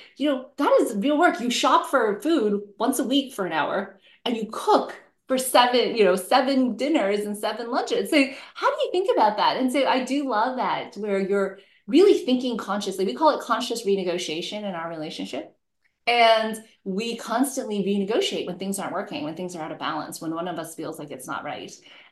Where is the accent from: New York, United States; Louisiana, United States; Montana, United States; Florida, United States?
New York, United States; born there; So basically, because I was born in New York.